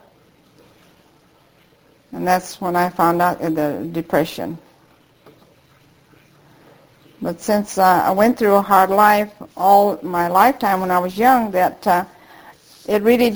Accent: Japan; English is a second language; moved away; but I want to take you to Japan, my home country, and I want you to meet my mother.

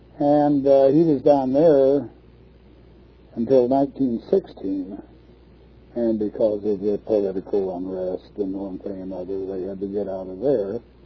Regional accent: Taft, California, United States; born there; And then in 1916, he married my mother, and they came back out to Taft. And I was born in 1918 in Taft.

